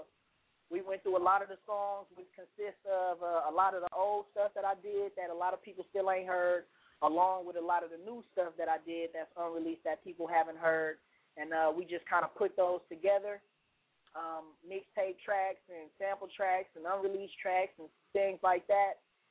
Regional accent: Vallejo, California, United States; growing up in the Crestside of North Vallejo

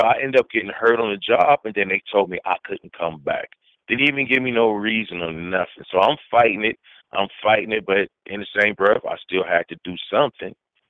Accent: Dayton, Ohio, United States; I'm from Dayton, Ohio. Well, you know, I'm from Dayton, Ohio.

